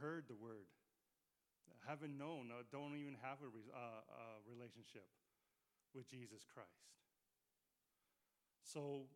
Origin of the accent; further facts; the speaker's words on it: Calgary, Alberta, Canada; I started off in Saskatchewan, but I was born and raised in Calgary.